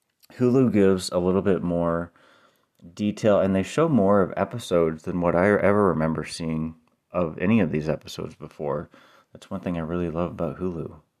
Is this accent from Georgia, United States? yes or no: no; Illinois, United States; And by the way, Ruby is from my home state of Illinois, which I still live in.